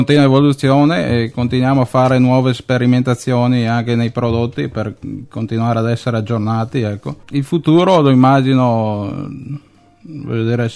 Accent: Legnago, Veneto, Italy; vengo da Legnago

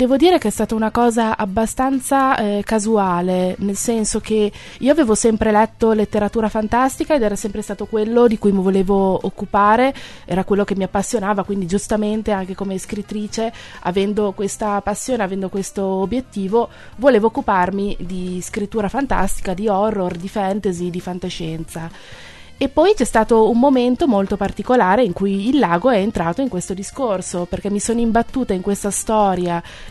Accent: Mantua, Lombardy, Italy; Le mie origini si può dire che sono a Mantova, perché sono nata a Mantova in città, sono cresciuta a Mantova, ma in realtà sono anche un po' in qualche modo sdoppiate, perché mio papà in realtà è di Brescia

